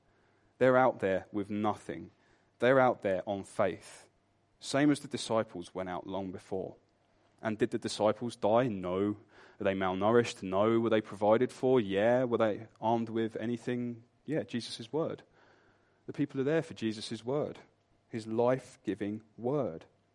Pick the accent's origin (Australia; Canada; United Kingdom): United Kingdom; We're British, so we'll have a dialogue in our head going, oh, they've gone too far this time.